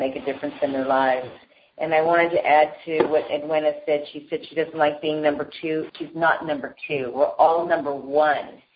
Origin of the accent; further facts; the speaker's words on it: Alameda, California, United States; I'm from Alameda, California.